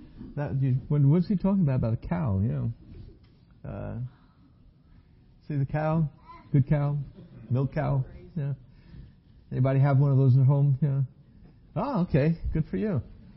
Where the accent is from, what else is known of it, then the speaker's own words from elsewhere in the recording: New York, United States; I grew up in New York.